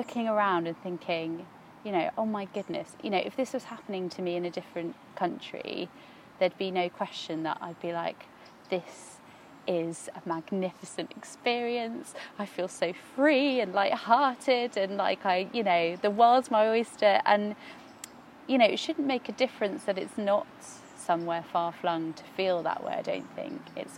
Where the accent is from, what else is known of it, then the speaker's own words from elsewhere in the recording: Hemel Hempstead, East of England, United Kingdom; I grew up in Hemel Hempstead town in Hertfordshire. Obviously, because I grew up there, I absolutely hated everything about it